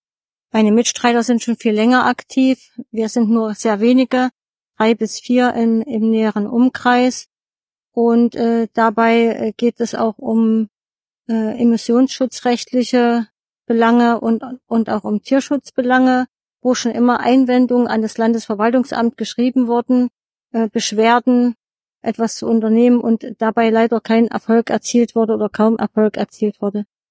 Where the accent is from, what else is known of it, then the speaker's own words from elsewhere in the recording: Weißenfels, Saxony-Anhalt, Germany; ich komme ganz aus der Nähe von Weißenfels.